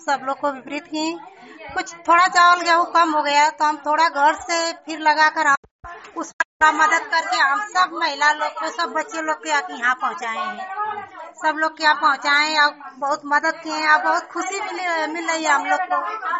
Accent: Katauli, India; कटौली की रहने वाली हूँ, हरदासपुर खुर्द।

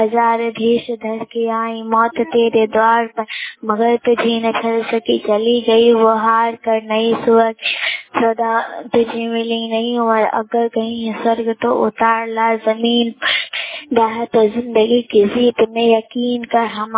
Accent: Laxmi Narayanpur, India; मैं लक्ष्मी नारायणपुर की रहने वाली हूँ।

